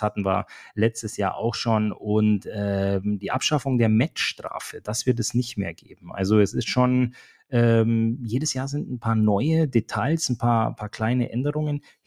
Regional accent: Düsseldorf, North Rhine-Westphalia, Germany; du cruister als Düsseldorfer ein bisschen rum

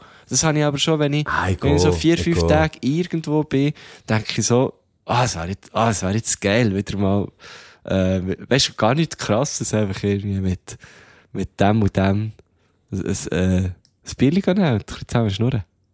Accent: Thun, Bern, Switzerland; wenn ich ab und zu länger nicht mehr, auf Thun fahre, wo ja, was ja meine Heimat ist

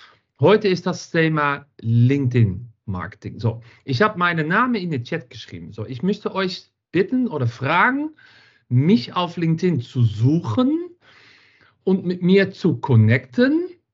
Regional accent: Netherlands; German is a second language; now in Düsseldorf, Germany; ich komme aus Holland, wohne seit 7 Jahren in Düsseldorf. Bin ja auch sehr glücklich hier und bin mit einem Deutschen verheiratet

